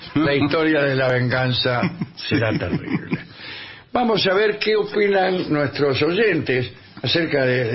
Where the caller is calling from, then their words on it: Eldorado, Misiones, Argentina; de El Dorado, Misiones. Mucho gusto.